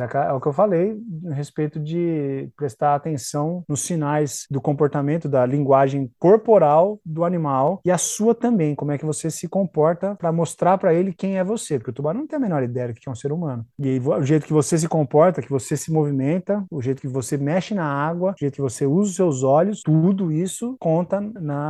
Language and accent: Portuguese; Americana, São Paulo, Brazil; now in United States; eu vinha de Americana, que é a cidade para onde eles foram e tem uma raiz histórica ligada com diversas nuances históricas.